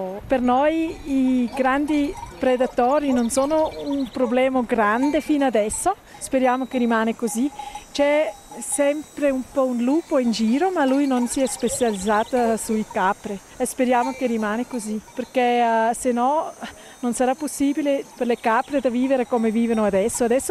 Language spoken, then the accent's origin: Italian; Bern, Switzerland; Italian is a second language; Originaria sono dall'Oberland Pernese e là tanti parenti sono anche contadini piccoli